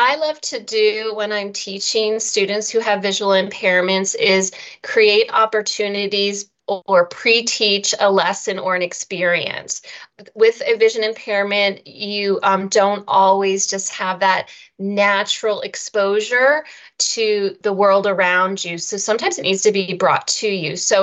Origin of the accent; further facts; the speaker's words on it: United States; I forgive my pronunciation being an American.